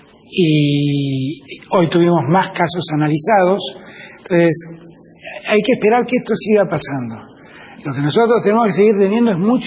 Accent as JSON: {"language": "Spanish", "country": "Argentina", "said": "Acá todos somos argentinos, argentinas o argentines"}